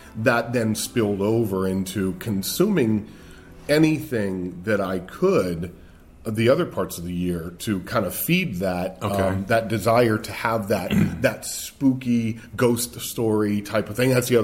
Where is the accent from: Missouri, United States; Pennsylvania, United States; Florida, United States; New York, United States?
Pennsylvania, United States; Erie; Little historical town, Erie, Pennsylvania, right on the lake.